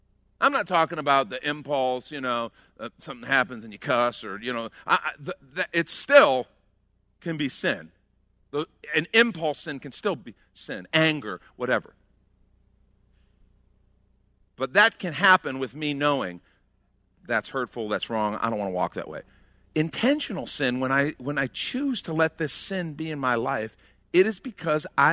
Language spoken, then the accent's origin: English; Illinois, United States; we grew up outside of Chicago. So in the winter, I waited too long to do my chores.